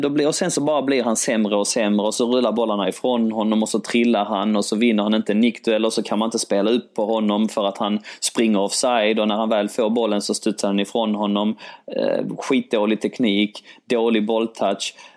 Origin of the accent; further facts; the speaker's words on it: Sweden; born there; min pappa är från Polen, min pappa från Grekland, jag är född i Sverige